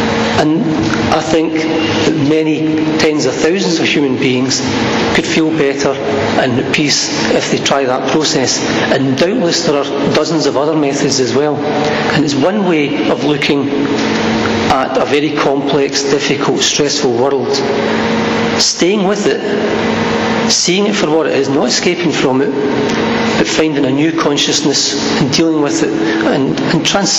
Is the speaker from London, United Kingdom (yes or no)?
no; Hamilton, Scotland, United Kingdom; And I'm from Hamilton, so this is a deprived part of Scotland we're talking about.